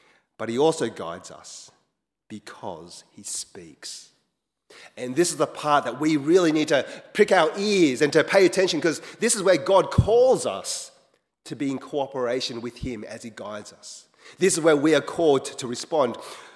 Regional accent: Wagga Wagga, New South Wales, Australia; born there; I was born in Wagga Wagga. And I used to go back to Hong Kong every now and then when I was younger.

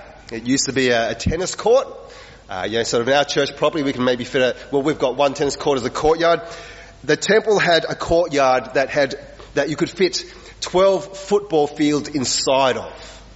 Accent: Wagga Wagga, New South Wales, Australia; Now, I grew up in Wagga Wagga, and I remember sometimes coming to Sydney when I was a little kid.

